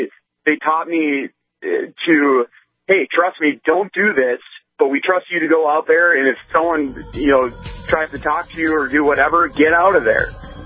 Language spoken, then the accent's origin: English; Fargo, North Dakota, United States; I grew up in Fargo. I would ride my bike downtown with my brother or my friends all the time.